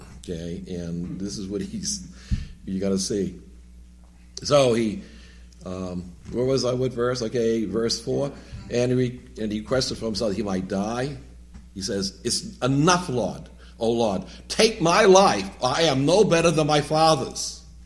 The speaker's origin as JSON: {"language": "English", "region": "New England", "country": "United States", "said": "I can never pronounce this right, I'm from New England"}